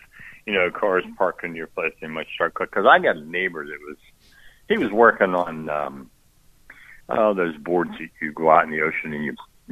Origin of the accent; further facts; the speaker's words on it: Latrobe, Pennsylvania, United States; because I'm from Latrobe.